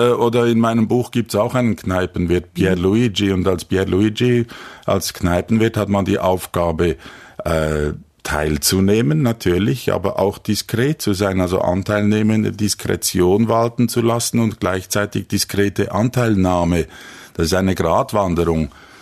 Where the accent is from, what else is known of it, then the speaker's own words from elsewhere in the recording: Olten, Solothurn, Switzerland; first language French; German is a second language; also born or lived in Paris, France; Ich bin ja ein Immigrantenkind. Wir sind aus Frankreich, wo ich geboren bin, in die Schweiz gekommen. Und ich konnte kein Schweizerdeutsch, nur Französisch. Und ich musste mich zurechtfinden in dieser kleinen Stadt. Wir waren aus Paris gekommen, wo es wirklich ein bisschen anders aussieht als in Olten.